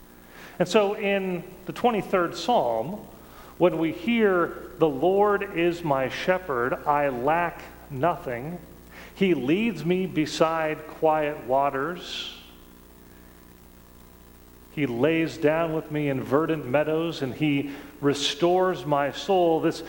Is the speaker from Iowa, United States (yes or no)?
yes; Iowa, United States; Where I grew up in Iowa, there are a few sheep. There are a lot more cows, pigs, fields full of corn and soybeans.